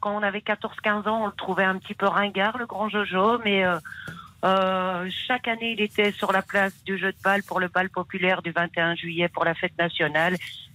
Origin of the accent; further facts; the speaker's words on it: Brussels, Brussels-Capital Region, Belgium; Je suis belge, moi. Je suis bruxelloise.